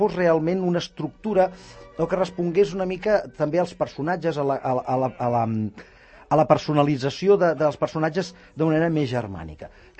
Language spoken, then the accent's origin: Catalan; Catalonia, Spain; Seguim pensant com a catalans